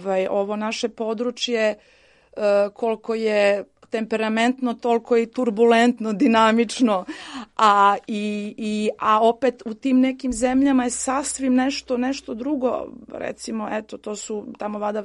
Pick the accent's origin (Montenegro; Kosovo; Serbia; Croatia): Kosovo; Pristina, Pristina District; born there; Ja inače sam rođena u Prištini, tako da to je dug ovaj put velikih zaista promjena.